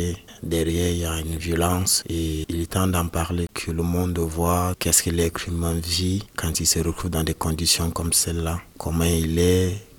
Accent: Cameroon; now in France; On est parti du Cameroun au même moment, on s'est installé en France au même moment.

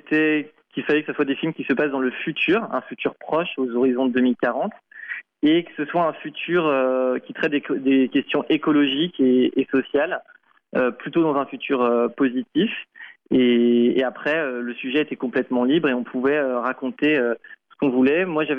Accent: Île-de-France, France; also born or lived in Brittany; Alors, j'ai grandi entre le Sud 77 et la Bretagne.

